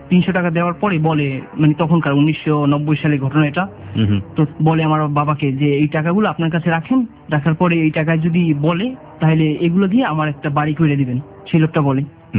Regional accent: Barisal, Barisal Division, Bangladesh; born there; now in Dhaka, Bangladesh; আমার জন্ম হয়েছে বরিশালে।

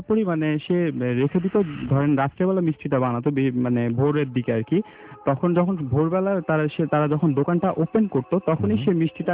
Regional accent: Dhaka, Dhaka Division, Bangladesh; মিরপুর থেকে এসেছি।

